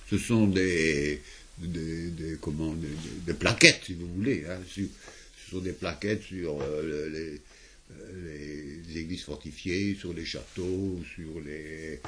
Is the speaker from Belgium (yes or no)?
yes; Wallonia, Belgium; born there; Moi, je suis né en Belgique, mais pas très loin. Je suis né ce qu'on appelle le centre, c'est-à-dire entre Bruxelles, Mons et Charleroi. C'est un pays industriel, quoi. C'est un pays très industriel. Il y avait en particulier beaucoup de mines.